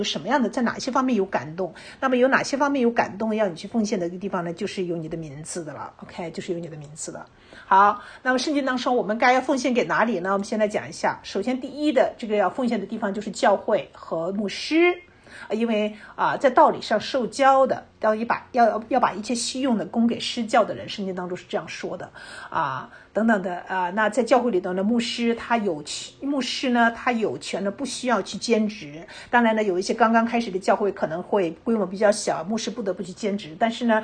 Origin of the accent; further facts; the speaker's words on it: China; 我们中国人常常有一个错误的观点